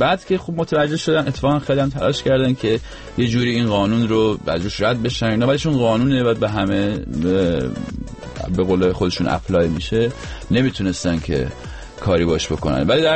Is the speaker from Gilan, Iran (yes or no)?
yes; Rasht, Gilan, Iran